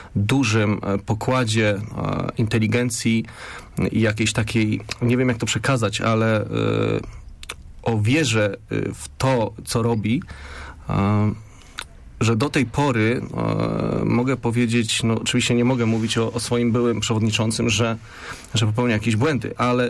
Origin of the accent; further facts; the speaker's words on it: Poznań, Greater Poland Voivodeship, Poland; Przede wszystkim jestem poznaniakiem. Z dziada, pradziada.